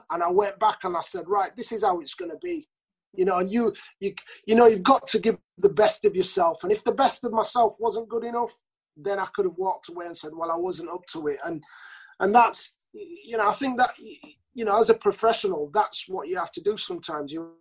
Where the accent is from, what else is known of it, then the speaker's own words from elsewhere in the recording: Doncaster, Yorkshire and the Humber, United Kingdom; I think when I was at Sheffield United, it was good for me because I came from Doncaster and nobody was expecting anything from me.